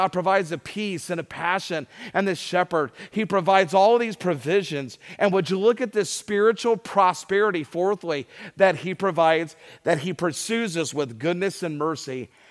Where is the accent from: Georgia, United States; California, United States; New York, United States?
Georgia, United States; Atlanta; I grew up in Atlanta, Georgia, on the north side of town.